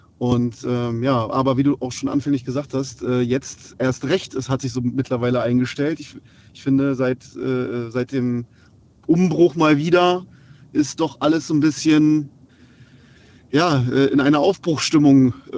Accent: Wolfsburg, Lower Saxony, Germany; born there; und auch gebürtiger Wolfsburger

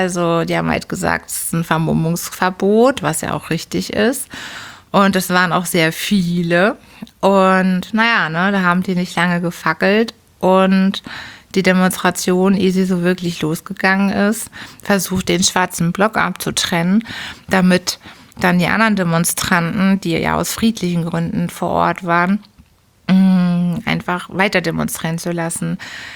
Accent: Hamburg, Germany; ich bin Hamburgerin

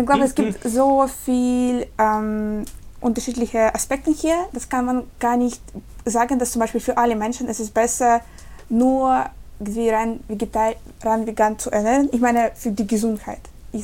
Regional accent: Siberia, Russia; German is a second language; ich komme aus Russland und meine Familie kommt aus Sibirien.

